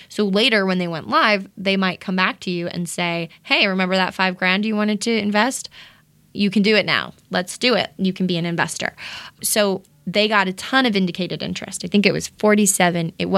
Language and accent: English; Massachusetts, United States; moved away as an adult; now in Los Angeles, United States; No, I'm from Massachusetts.